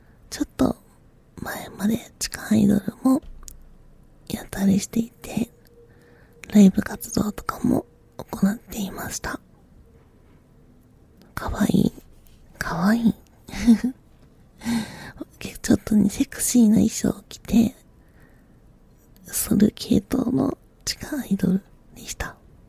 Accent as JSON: {"language": "Japanese", "region": "Mie", "country": "Japan", "tie": "born or raised there", "also_born_or_lived": "Gifu", "said": "岐阜県出身です。あまり訛りはないのですが、育ったのが三重県の方になるので、時々関西弁に近い言葉が出ることもあります。"}